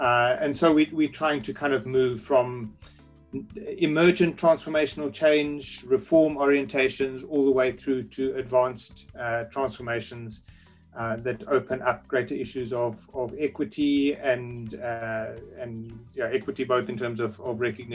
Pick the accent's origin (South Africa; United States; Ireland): South Africa; I am South African and work from South Africa